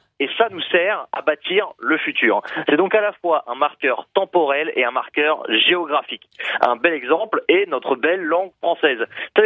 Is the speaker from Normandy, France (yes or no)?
yes; Normandy, France; Alors que chez moi en Normandie, donc plutôt au nord, nous aurons tendance à dire « ouvre la fenêtre ».